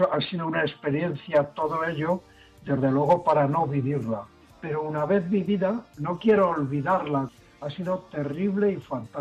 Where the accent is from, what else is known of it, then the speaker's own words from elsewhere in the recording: Moralzarzal, Community of Madrid, Spain; ya he hecho 3 subidas aquí a mi montecillo de mi pueblo, de Moralzarzal, al telégrafo